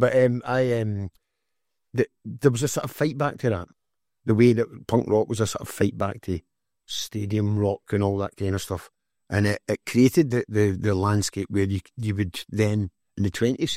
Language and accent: English; Scotland, United Kingdom; well, I mean, I'm from Ayrshire. Where I was brought up was heavy industry in the middle of the countryside.